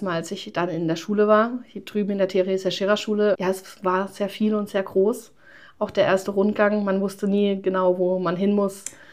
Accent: Germany; Ich komme ursprünglich aus Merck, das ist ein kleines Dorf an Wein am Rhein, wohne aber zwischenzeitlich jetzt in Evrinkirch.

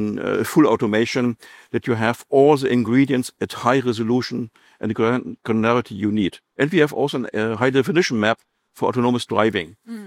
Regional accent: Berlin, Germany; My favorite city is still Berlin, my hometown. I love it.

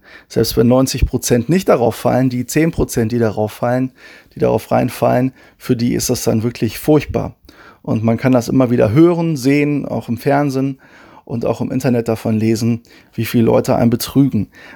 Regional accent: Wuppertal, North Rhine-Westphalia, Germany; also born or lived in Solingen; Ich bin in Solingen geboren, in Wuppertal groß geworden, in einer Missionarsfamilie.

